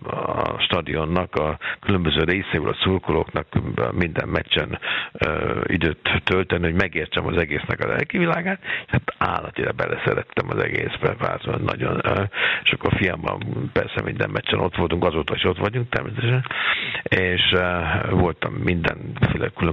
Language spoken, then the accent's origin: Hungarian; Budapest, Hungary; tudod, én pesti srác vagyok